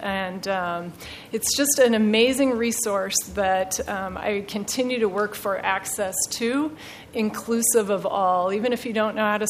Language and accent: English; Midwest, United States; I'd lived here for a decade, and I come from the Midwest, where water is celebrated and used regularly.